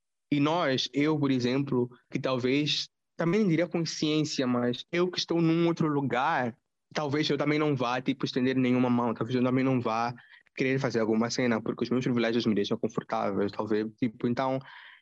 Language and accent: Portuguese; Mozambique; Eu sou jovem, sou moçambicano